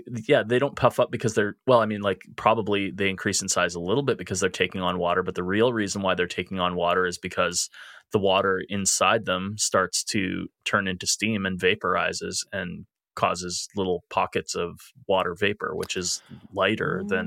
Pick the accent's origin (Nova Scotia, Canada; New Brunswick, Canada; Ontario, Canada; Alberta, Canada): Alberta, Canada; Edmonton; We're two chefs from Edmonton, Alberta, Canada.